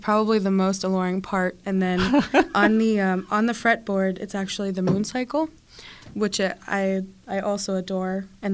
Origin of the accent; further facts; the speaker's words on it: Dormont, Pennsylvania, United States; I'm actually from Pittsburgh. I grew up in Dormont, and then moved back from college, ended up going to Dormont again, so.